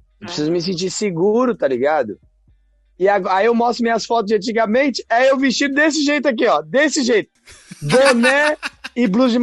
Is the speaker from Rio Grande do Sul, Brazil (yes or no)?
no; Taboão da Serra, São Paulo, Brazil; Eu achava que Taboão da Serra era um bagulho e minha quebrada era o meu limite.